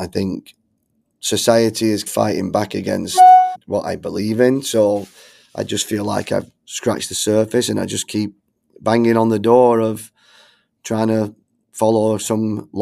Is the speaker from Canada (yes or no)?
no; Bolton, North West England, United Kingdom; moved away as an adult; now in United States; I'm from Bolton in England. Moved to the US in 2003.